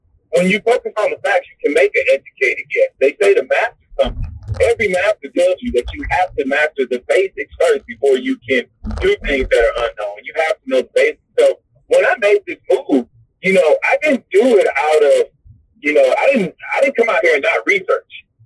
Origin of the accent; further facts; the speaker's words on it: Texas, United States; I went from, you know, being born and raised in Texas, never going on vacations anywhere. I moved around a lot with family members